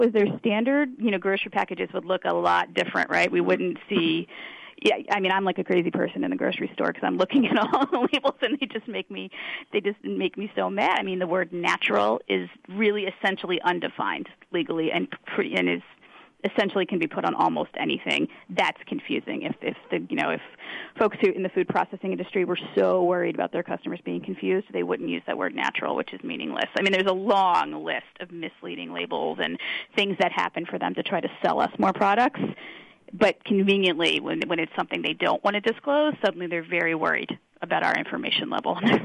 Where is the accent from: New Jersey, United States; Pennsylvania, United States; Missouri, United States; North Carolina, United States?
Pennsylvania, United States; And so I grew up in Pennsylvania, and we were always testing for radon in our house, right?